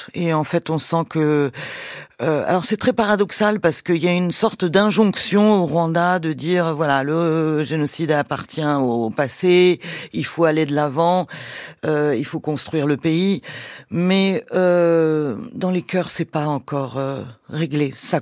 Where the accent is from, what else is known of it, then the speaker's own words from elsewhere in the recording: France; En fait, nous, en tant que Français, on n'a été absolument pas avertis.